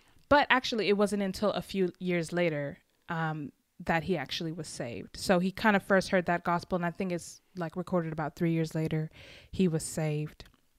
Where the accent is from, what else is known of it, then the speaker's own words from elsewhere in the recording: United States; And also a little shout out to my home country. This tune was an American tune, just so you know.